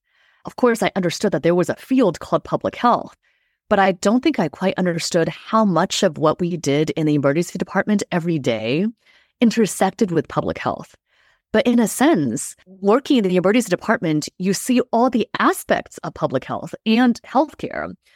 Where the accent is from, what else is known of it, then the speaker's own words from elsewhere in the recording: Los Angeles, California, United States; also born or lived in China; So I was born in China. My parents and I came to the U.S. just before I turned 8, and we lived in some areas in Los Angeles after we moved here that were challenging